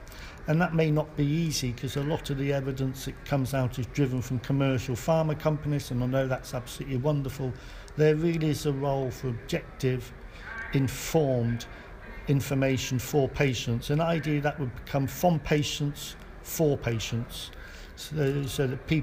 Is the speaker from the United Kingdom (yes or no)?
yes; United Kingdom; I'm a hematologist from the United Kingdom.